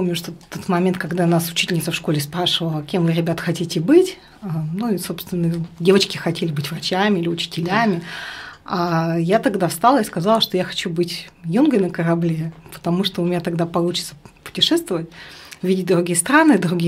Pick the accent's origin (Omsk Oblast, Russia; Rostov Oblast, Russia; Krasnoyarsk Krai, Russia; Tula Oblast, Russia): Krasnoyarsk Krai, Russia; Krasnoyarsk; Я родилась и выросла в Сибири, город Красноярск.